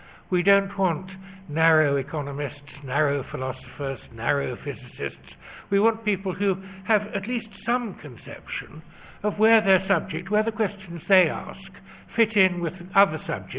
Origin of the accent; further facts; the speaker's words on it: United Kingdom; And the other is that I'm British. We British are notorious for our insularity.